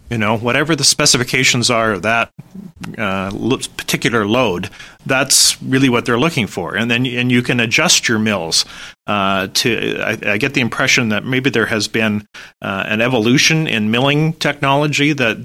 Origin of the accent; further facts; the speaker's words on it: Canada; so far as Canadian farmers are concerned, I think you play to our strength, and given our weather, probably protein is still a pretty good opportunity.